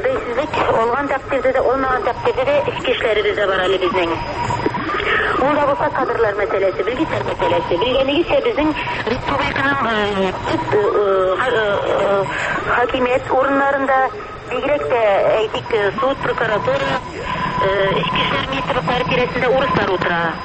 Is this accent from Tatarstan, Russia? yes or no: yes; Tatarstan, Russia; безнең Татарстаннан студентлар укытырга ризалык бирде. Һәм менә без Татарстаннан 3 студент алып, Төркиягә килдек.